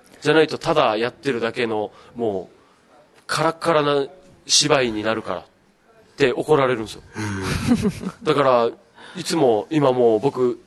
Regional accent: Okinawa, Japan; accent: Okinawan; まあ、そんなに沖縄訛りがないっていうのもあるんですけど、うん、気づかないところで訛ってたりとかして笑われるっていうのです

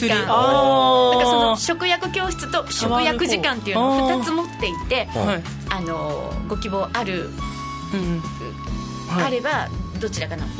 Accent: Japan; はい、私は内地で生まれ育っているんですが

